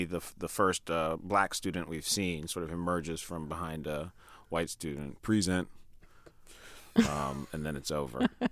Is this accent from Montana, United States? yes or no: no; New York, United States; Keegan's from Detroit, and I'm from New York